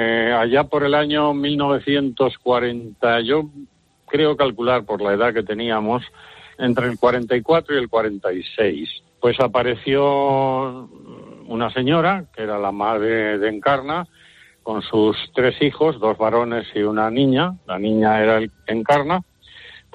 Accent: Valdemoro, Community of Madrid, Spain; yo nací en ese pequeño pueblo del sur de Madrid, que ahora es una gran villa bastante próspera, y allí permanecí durante toda mi infancia y parte de la adolescencia.

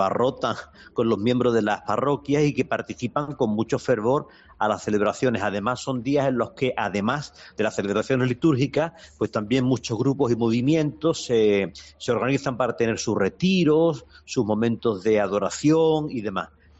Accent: Andalusia, Spain; moved away; sobre todo en Andalucía, de donde yo soy

